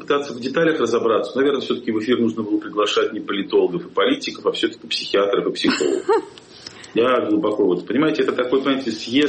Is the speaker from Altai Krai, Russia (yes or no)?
no; Saint Petersburg, Russia; всю жизнь прожил на Васильевском острове